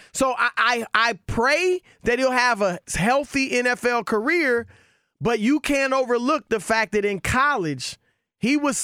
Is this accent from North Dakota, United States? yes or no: no; Louisiana, United States; born there; I was born in Louisiana.